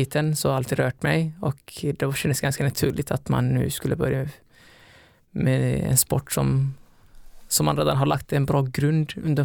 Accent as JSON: {"language": "Swedish", "town": "Alingsås", "region": "Västra Götaland County", "country": "Sweden", "also_born_or_lived": "Somalia", "lives_now": "Gothenburg, Sweden", "said": "Ja, även om jag är från Alingsås egentligen, så känner jag mig ändå som en göteborgare numera."}